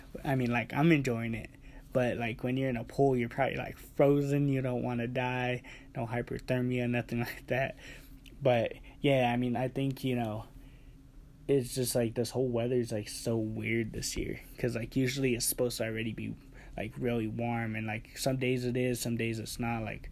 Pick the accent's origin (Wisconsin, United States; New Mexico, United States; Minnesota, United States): New Mexico, United States; Albuquerque; we're from Albuquerque, New Mexico, so of course we're just going to cover news in New Mexico and Albuquerque